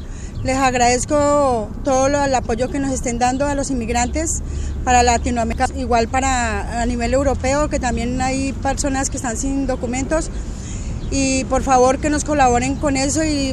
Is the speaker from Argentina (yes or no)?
no; Colombia; soy colombiana